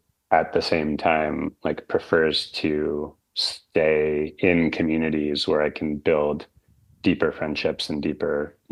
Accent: New England, United States; I grew up in part in New England in September and October when the leaves change

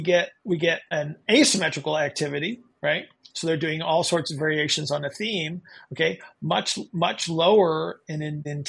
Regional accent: York, Pennsylvania, United States; So I grew up in York, Pennsylvania.

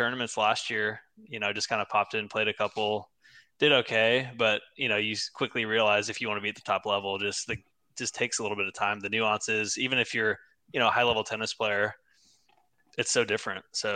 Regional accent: San Antonio, Texas, United States; No. So I actually grew up in San Antonio.

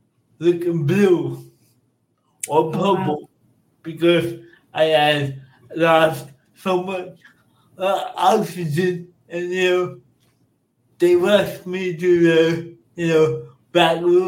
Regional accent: New York, United States; born there; I was born in New York back in the 80s

